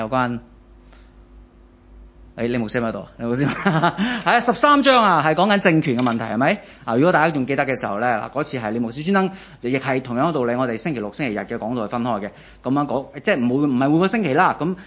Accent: China; now in Hong Kong; 大家都知道我嚟自內地，係咪？咁我喺內地都有唔同嘅朋友啦，

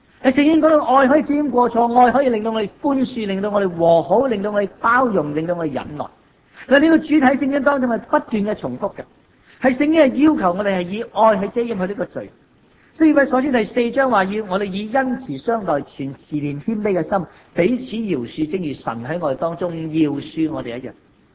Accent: China; 我哋中國人係團結一家

